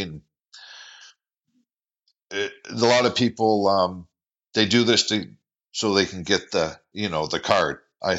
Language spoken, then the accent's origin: English; Canada; I am Canadian. I was born here, but my father wasn't, right?